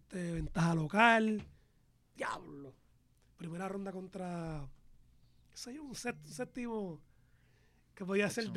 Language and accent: Spanish; Puerto Rico; nosotros que somos de Puerto Rico